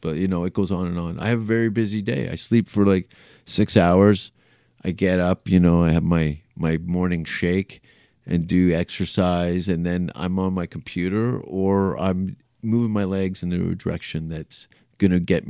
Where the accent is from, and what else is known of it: Canada